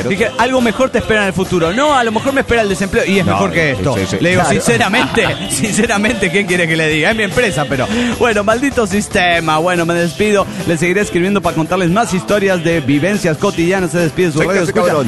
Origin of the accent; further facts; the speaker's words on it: Argentina; Estando yo en Argentina, más precisamente en mi ciudad natal